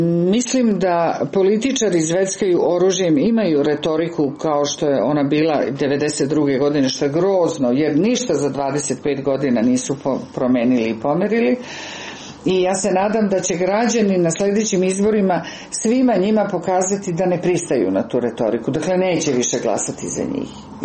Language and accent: Serbian; Belgrade, Serbia; born or raised there